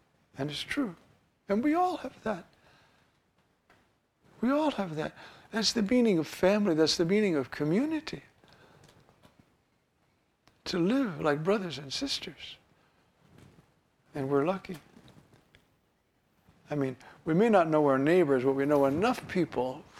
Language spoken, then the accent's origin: English; New York City, New York, United States; Well, I'm a New Yorker. I mean, I've seen Broadway.